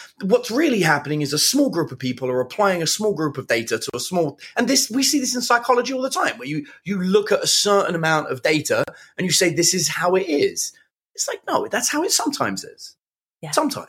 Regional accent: London, United Kingdom; accent: Cockney; I grew up in East side of London. So East London, I'm a Cockney. My accent has been masked. So again, that's a mask, because most Americans can't understand my natural accent. So I've learned this accent as an alternate version.

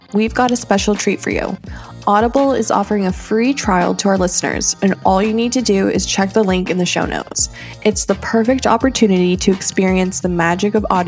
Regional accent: Georgia, United States; also born or lived in Texas / South America; So I was born in Texas as well, but I never lived there, but I kind of bounced around South America. My dad was in the military. So I did that for a while. And then we ended up in Georgia where I spent high school.

